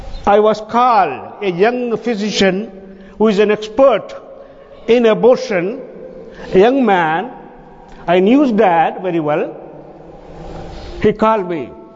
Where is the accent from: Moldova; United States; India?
India; I come from India